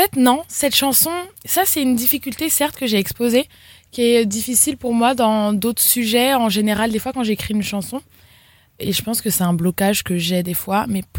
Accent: Paris, Île-de-France, France; c'est Paris, c'est là où j'ai grandi. Donc pour moi, c'était important.

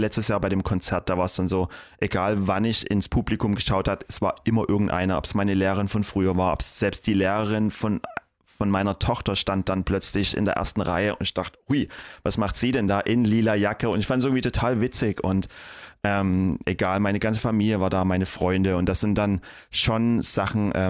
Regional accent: Dresden, Saxony, Germany; Dresden ist ist die Stadt, die mich natürlich ist meine Heimat

